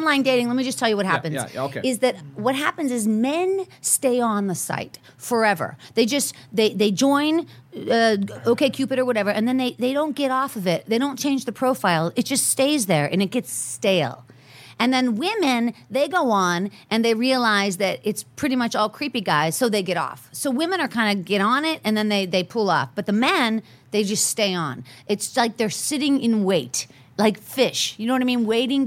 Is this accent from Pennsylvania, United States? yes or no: yes; Pittsburgh, Pennsylvania, United States; I think because he was from Ohio and I'm from Pittsburgh, very similar backgrounds.